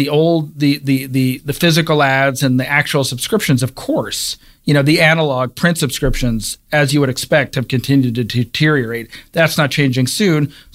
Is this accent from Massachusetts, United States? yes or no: no; Cleveland, Ohio, United States; I'm from Cleveland, Ohio, and I grew up reading the Cleveland Plain Dealer